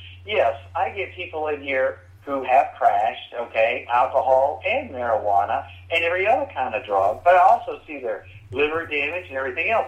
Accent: South Carolina, United States; now in Texas, United States; yes, I'm a Texan. I live in Texas. I grew up in South Carolina. Spent 20 years in the Navy.

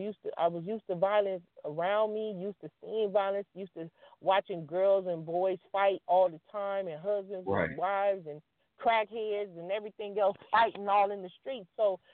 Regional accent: Los Angeles, California, United States; And then growing up, I'm growing up in South LA. I went to Gompers. I went to Locke High School, and so we fought boys.

